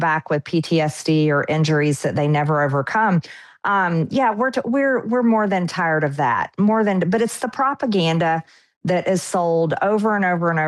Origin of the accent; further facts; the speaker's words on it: Georgia, United States; Well, I'm actually from Georgia, born and raised, lived here my entire life.